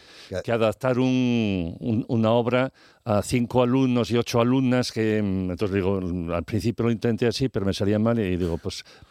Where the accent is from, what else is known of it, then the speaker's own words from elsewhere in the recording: Castile and León, Spain; Mi padre es minero, soy de La Ciana, es todo un valle minero, entonces el ambiente minero lo llevo bastante dentro de mí.